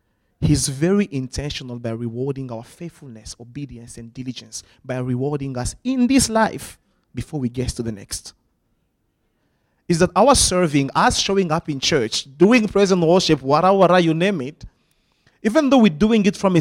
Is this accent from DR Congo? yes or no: yes; DR Congo; moved away as an adult; now in South Africa; I was 19 when I was in the university back home. For those of you who don't know, I'm originally from the Congo DRC.